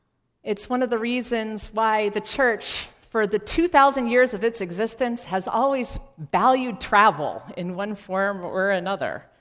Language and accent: English; Virginia, United States; There was a Navy chaplain from my home state of Virginia